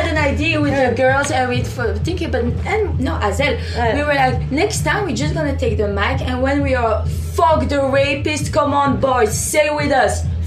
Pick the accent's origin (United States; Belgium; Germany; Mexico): Belgium; No, but we are super happy to be in because we are from Belgium.